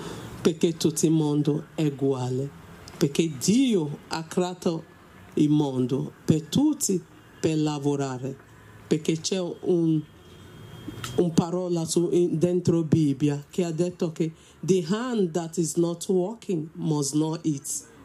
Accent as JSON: {"language": "Italian", "country": "Nigeria", "second_language": "Italian", "lives_now": "Italy", "said": "sono nigeriana."}